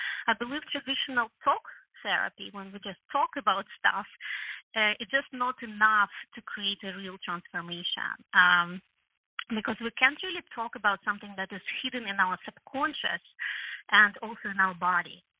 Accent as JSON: {"language": "English", "country": "Ukraine", "also_born_or_lived": "California, United States", "second_language": "English", "moved": "as an adult", "lives_now": "United States", "said": "I'm originally from Ukraine, so you can still hear my accent. And then I moved to California"}